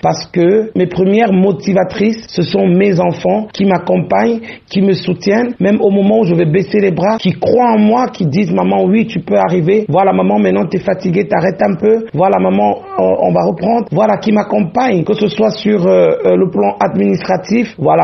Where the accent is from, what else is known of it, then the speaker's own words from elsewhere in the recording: Cameroon; born there; Les rapports que j'entretiens avec le Cameroun, qui est ma terre natale